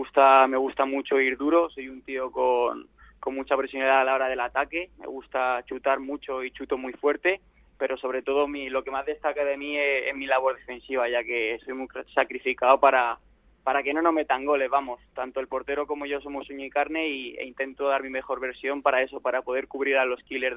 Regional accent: Torrejón de Ardoz, Community of Madrid, Spain; y encima en mi pueblo, ahí en Torrejón de Ardoz, que pueda asistir toda mi gente

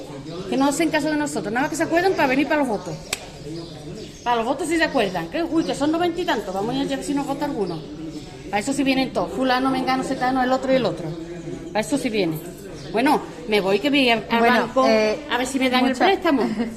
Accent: Spain; porque yo ya me veo en su caso y soy española.

